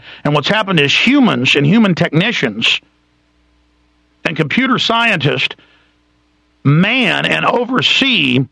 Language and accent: English; Dallas, Texas, United States; And it's because I grew up in Dallas with heavy 2 parts per million sodium fluoridation